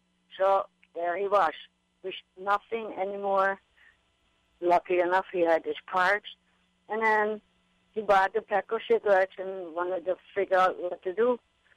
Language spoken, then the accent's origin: English; Hawaii, United States; I'm from Maui.